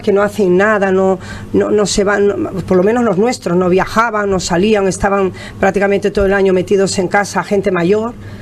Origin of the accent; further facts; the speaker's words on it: Moscoso, Galicia, Spain; also born or lived in Brazil; now in Fuerteventura, Spain; En mi pueblo, en Moscoso, que yo me crié en Galicia, yo nací en Brasil, como le he dicho siempre, me crié en Galicia y bueno, estoy triplicada, vivo en Fuerteventura hace 32 años.